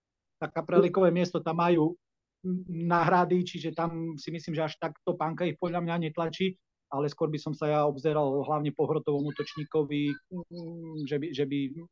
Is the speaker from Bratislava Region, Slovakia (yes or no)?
no; Bardejov, Prešov Region, Slovakia; A ja keďže pochádzam z Bardejova, z toho sme aj žili